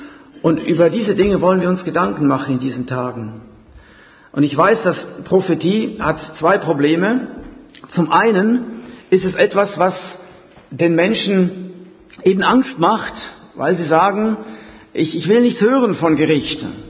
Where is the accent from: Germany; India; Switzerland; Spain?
Switzerland; Zurich; ich stamme ursprünglich aus der Schweiz, wie mein Name auch verrät. Bin in Zürich geboren, habe mit etwa 20 Jahren mich bekehren dürfen zum Herrn Jesus. Ich bin in einer weltlichen Familie aufgewachsen